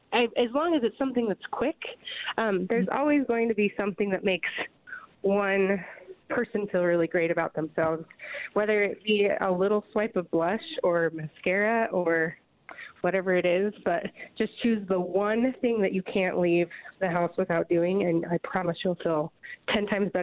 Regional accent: Idaho, United States; I'm originally from Idaho, and I will always be an Idaho potato girl

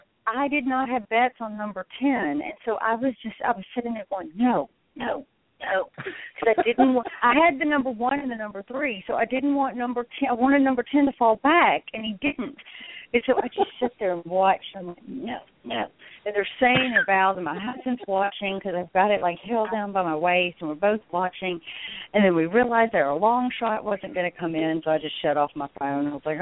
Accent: Arkansas, United States; And I grew up in Arkansas, and we knew a lot of people who, like, I had friends and family who had horses at Oaklawn and ran in Arkansas Derby and that sort of thing.

